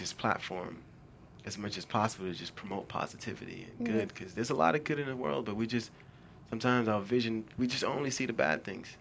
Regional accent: Haiti; first language Haitian Creole; English is a second language; They're from Haiti. Okay. Haiti, yeah. Yes, and I speak the language fluently. That's my first language.

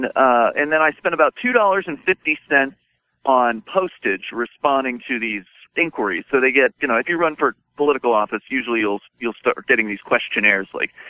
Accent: Florida, United States; I'm from Florida originally, and this is the number one objection.

